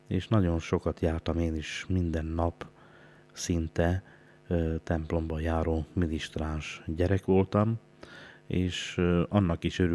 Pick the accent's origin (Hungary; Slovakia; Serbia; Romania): Romania; Sepsibükszád, Covasna; also born or lived in Miercurea Ciuc; 1977. április 4-én születtem Csíkszeredában, a harmadik fiúként, édesanyám szerint talán a legcsintalanabb is, és 3,5 év után elváltak a szülők, így kerültem Sepsibükszándra az édesapám felőli nagyszülőkhöz.